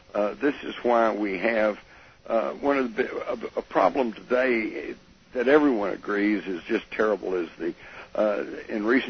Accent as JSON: {"language": "English", "region": "Texas", "country": "United States", "tie": "born or raised there", "said": "I grew up in Texas. We all had guns. We took guns to school occasionally."}